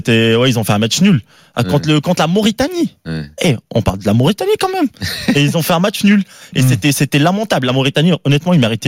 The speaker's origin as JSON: {"language": "French", "country": "Morocco", "said": "Mais oui, je suis marocain."}